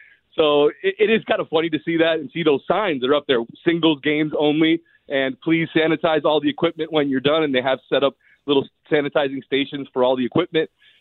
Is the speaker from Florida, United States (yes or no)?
yes; Miami, Florida, United States; So I expect all the Inter-Miami fans, all my hometown boys, all you guys over there